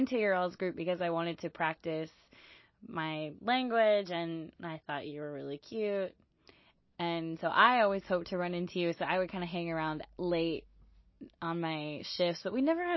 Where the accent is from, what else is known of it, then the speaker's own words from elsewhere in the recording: Louisville, Kentucky, United States; also born or lived in Birmingham; I was born in Birmingham and grew up in Louisville, Kentucky.